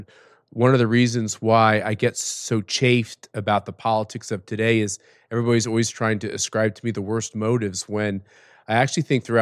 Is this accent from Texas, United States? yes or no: yes; Houston, Texas, United States; also born or lived in Cleveland, United States / Burnsville, United States / Wichita, United States; I kind of grew up all over the country. I was born in Cleveland. I was raised in Houston. I was an Oilers fan as a kid. Burnsville, New Jersey. And then finally, I ended up in Kansas, in Wichita, Kansas.